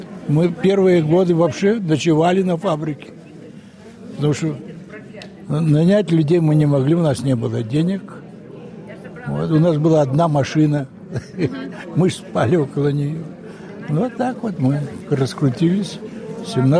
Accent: Babruysk, Mogilev Region, Belarus; moved away; Мы из Бобруйска приехали.

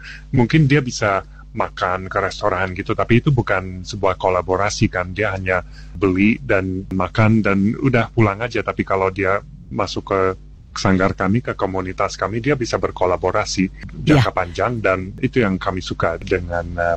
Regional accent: Australia; Mungkin dari nama saya mungkin tahu saya bukan orang Indonesia, saya orang Australia.

